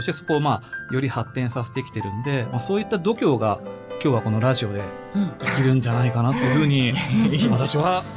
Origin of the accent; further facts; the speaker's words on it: Toyama, Japan; 小学校2年生から小学校6年生まで富山県でですね、確かに過ごしましたけども